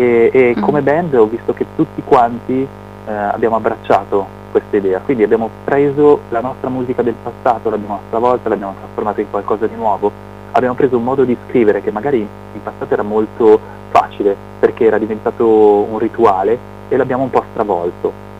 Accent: Milan, Lombardy, Italy; Sono un pochino più di 40 e ho avuto una fortuna. Quando ero piccolo abitavo qui a Milano, dietro dove c'erano gli uffici della Vox Pop.

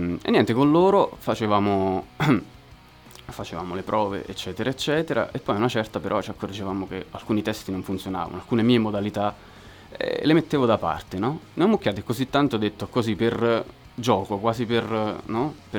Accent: Ascoli Piceno, Marche, Italy; vengo da Ascoli Piceno, ahimè. Classe 1993, ridono.

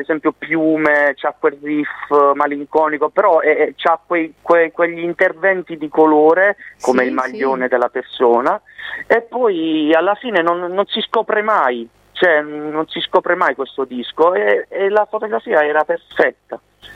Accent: Cerignola, Apulia, Italy; Io sono pugliese, Canosa è un paese vicino il mio paese che è Cerignola.

